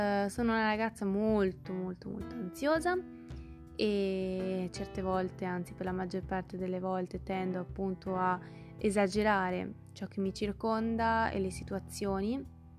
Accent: Florence, Tuscany, Italy; ho 21 anni. E sono toscana doc, sono precisamente fiorentina. Sono di padrelingua italiana, madrelingua albanese, ma io sono nata, vissuta

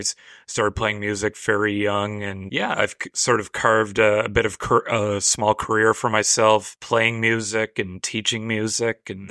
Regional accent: Miramichi, New Brunswick, Canada; Yep, spent most of my life here.

